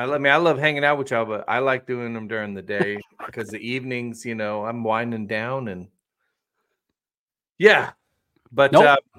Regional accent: Adak, Alaska, United States; that island I grew up on in Alaska, Adak, this little island.

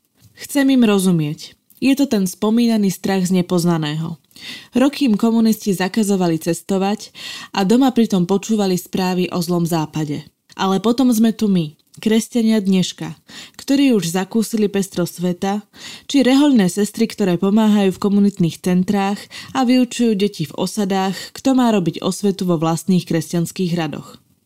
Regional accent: Žilina Region, Slovakia; Vyrastala som na Liptove

